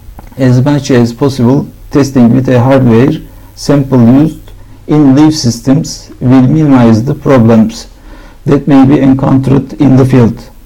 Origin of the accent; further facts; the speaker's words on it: Istanbul, Turkey; I am from Istanbul.